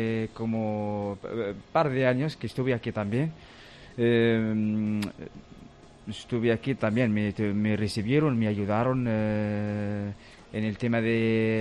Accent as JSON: {"language": "Spanish", "country": "Morocco", "second_language": "Spanish", "moved": "yes", "lives_now": "Spain", "said": "Pues mi país es Marruecos, hace muchos años que he venido."}